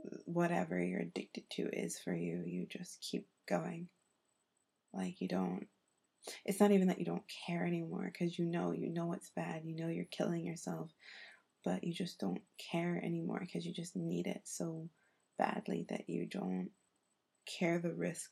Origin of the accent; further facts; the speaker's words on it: United States; I'm American, but I'm not in the States